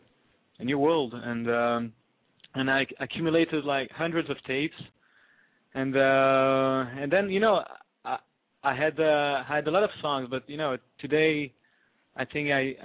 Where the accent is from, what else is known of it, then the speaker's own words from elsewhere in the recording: Brussels, Brussels-Capital Region, Belgium; English is a second language; I grew up in Brussels. Brussels is it's geographically it's in the Flemish part of Belgium, but most of the population mm-hmm. 80% are French speakers. So I speak French. I didn't have a chance to practice my Dutch.